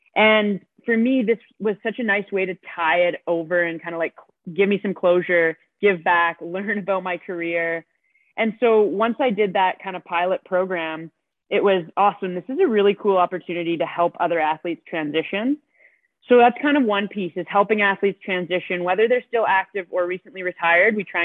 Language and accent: English; Toronto, Ontario, Canada; Yeah, I grew up in Toronto. I have three older siblings.